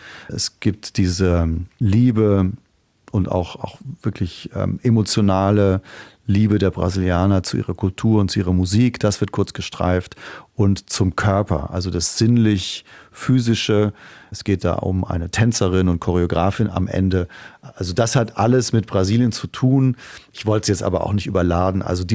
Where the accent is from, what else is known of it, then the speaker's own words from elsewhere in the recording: Trier, Rhineland-Palatinate, Germany; Schon Trier und die Mosel. Das ist da, wo ich aufgewachsen bin, wo alles begann. Meine Mutter wohnt noch dort